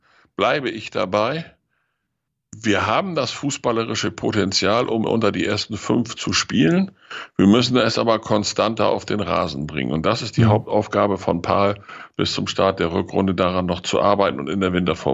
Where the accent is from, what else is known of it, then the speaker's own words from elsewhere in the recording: Lower Saxony, Germany; Ich freue mich schon auf das Hannover-Spiel am Freitag, weil ich hinfahren werde als Niedersachse.